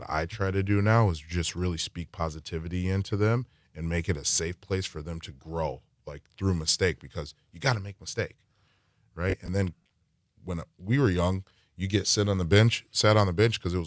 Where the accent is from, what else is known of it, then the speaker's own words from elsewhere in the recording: Green Bay, Wisconsin, United States; obviously, I'm from Green Bay. We started with boys. That was our deal.